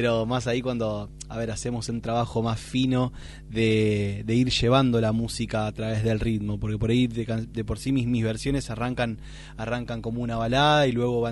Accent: Rosario, Santa Fe, Argentina; Yo soy de la ciudad de Rosario.

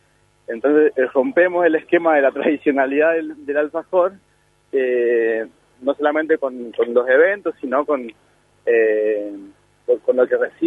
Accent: Palermo, Buenos Aires, Argentina; nos han invitado a un evento en mi pueblo de Palermo, sí.

